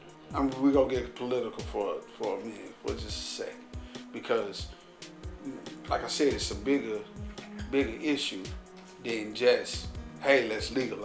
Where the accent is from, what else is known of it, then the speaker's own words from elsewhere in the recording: the South, United States; I'm from the South, so I listen to it.